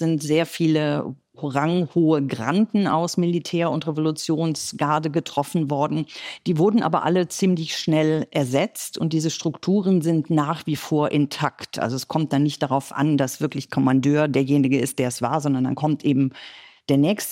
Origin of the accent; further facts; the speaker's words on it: Cologne, North Rhine-Westphalia, Germany; Ich bin gebürtige Kölnerin mit einem iranischen Vater, einer deutschen Mutter